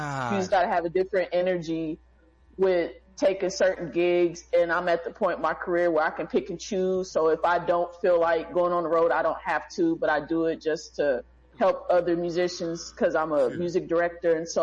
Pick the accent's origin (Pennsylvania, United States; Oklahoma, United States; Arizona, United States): Oklahoma, United States; now in Texas, United States; No, I'm from Oklahoma, but I live in Texas.